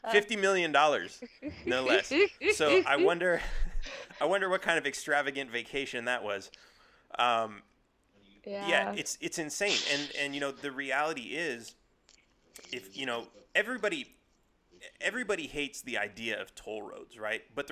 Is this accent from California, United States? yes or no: yes; California, United States; moved away; But I grew up in California where pretty much everything was Democrat. And so now I'm reading these books and I'm like, I left California for a reason.